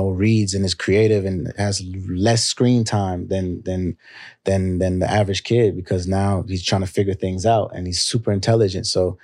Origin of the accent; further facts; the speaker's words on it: United States; like in a Nigerian household where I was just living in America, but my parents raised me as a Nigerian boy.